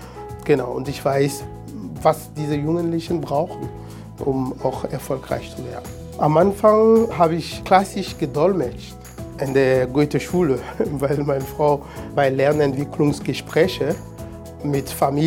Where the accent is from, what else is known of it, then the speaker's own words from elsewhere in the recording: Togo; now in Germany; Ich lebe in Harburg seit 2007. In Deutschland lebe ich seit 2003. Ich komme ursprünglich aus Togo und habe hier in Deutschland Wirtschaftsrecht studiert.